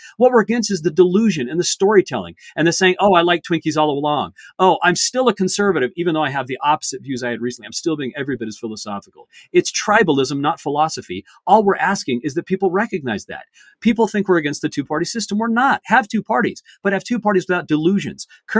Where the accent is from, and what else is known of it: Oregon, United States; born or raised there